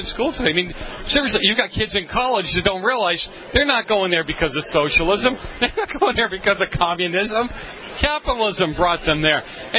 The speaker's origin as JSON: {"language": "English", "town": "Boston", "region": "Massachusetts", "country": "United States", "tie": "born or raised there", "said": "but I was an Italian kid growing up in Boston. My mom said, we've got to get out of here, brought me to the suburbs"}